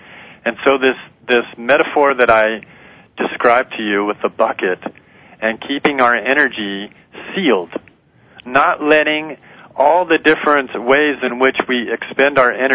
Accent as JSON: {"language": "English", "region": "Arizona", "country": "United States", "also_born_or_lived": "California", "moved": "as an adult", "said": "I'm originally from Arizona."}